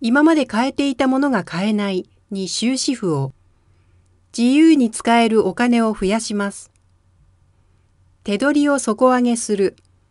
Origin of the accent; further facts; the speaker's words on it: Sendai, Miyagi, Japan; この方向に地元仙台を、日本を変えていきます。